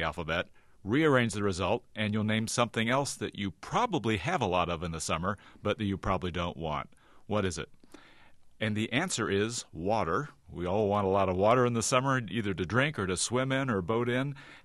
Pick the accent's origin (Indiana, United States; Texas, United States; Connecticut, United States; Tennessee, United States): Indiana, United States; Yes, well, you know, I'm originally from Indiana, and this weekend the Indiana Historical Society has named me a living legend.